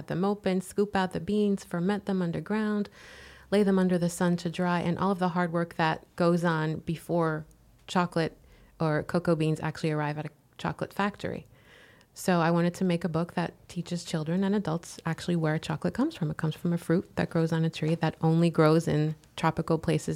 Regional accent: Abidjan, Côte d’Ivoire; also born or lived in Albany; So I was born in Albany, and I grew up in the Ivory Coast, or Côte d'Ivoire, West Africa, and we lived in the biggest city, Abidjan.

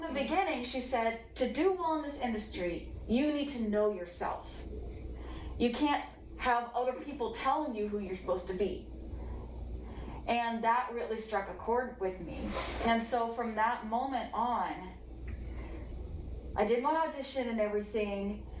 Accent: Oklahoma City, Oklahoma, United States; So I'm from the Oklahoma City area in Oklahoma. I technically live in Edmond, Oklahoma.

